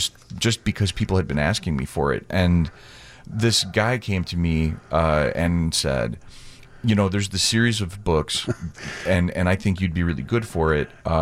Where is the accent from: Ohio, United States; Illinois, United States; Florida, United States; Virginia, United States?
Illinois, United States; Cicero; And I grew up in Cicero.